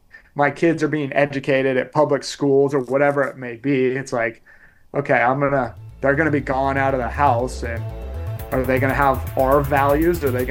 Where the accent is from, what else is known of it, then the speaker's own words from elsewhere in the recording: Coos Bay, Oregon, United States; Yeah, so I was trying to like make things work in my hometown, so out here in Coos Bay, Oregon.